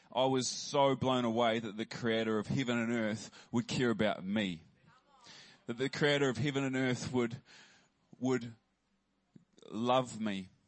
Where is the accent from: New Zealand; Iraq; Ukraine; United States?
New Zealand; Christchurch, Canterbury; Hey, I grew up in Christchurch. Family of five. It's all right too. Family of five.